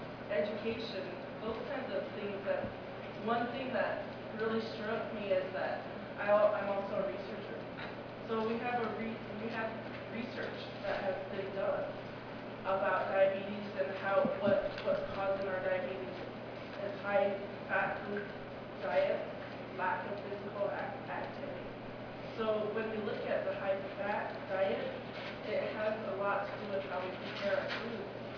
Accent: Pine Ridge, South Dakota, United States; And we're from Pine Ridge, so I know about Sioux Nation and the inflated prices.

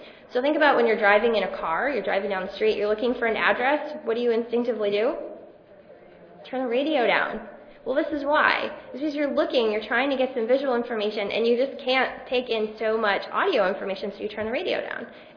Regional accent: Atlanta, Georgia, United States; I'm from Atlanta, so we cook a lot of collard greens in Atlanta

